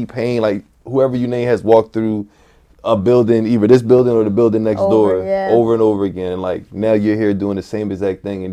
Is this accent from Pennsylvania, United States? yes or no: yes; Philadelphia, Pennsylvania, United States; I lived in North Philly. I'm from West.